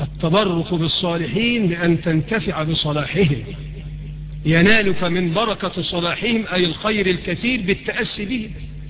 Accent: Egypt; اللهم اجعل بلدنا مصر بلد أمن وأمان ورخاء واستقرار

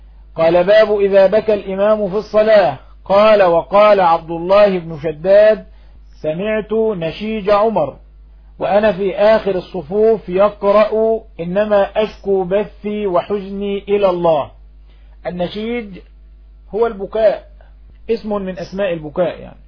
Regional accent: Egypt; وهذا يحصل عندنا في مصر في مساجد كثيرة.

